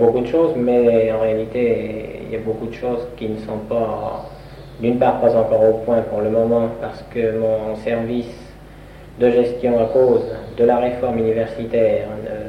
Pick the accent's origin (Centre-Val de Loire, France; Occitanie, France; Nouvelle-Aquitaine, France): Centre-Val de Loire, France; Orléans; je suis né à Orléans, c'est pour faire raconter ma vie, en 1941, et j'ai fait mes études au lycée Potier, jusqu'en classe préparatoire des grandes écoles